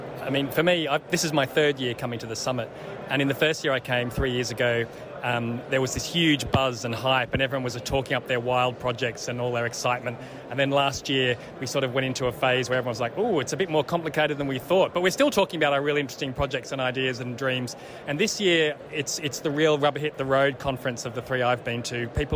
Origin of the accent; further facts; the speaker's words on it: Australia; And so it's very easy as an Australian journalist to sort of talk to them and sort of see what their perspective is.